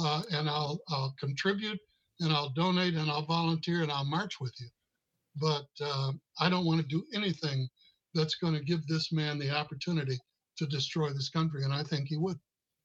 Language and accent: English; Minnesota, United States; And I said, the Midwest. And they said, well, what part of the Midwest? And I said, the upper Midwest. And they say, can you be more specific? And I'd say, sure, near the Canadian border.